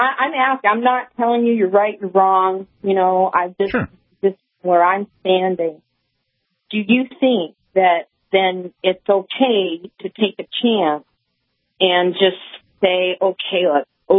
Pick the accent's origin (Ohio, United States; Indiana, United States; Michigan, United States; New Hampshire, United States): New Hampshire, United States; I'm also from New Hampshire originally.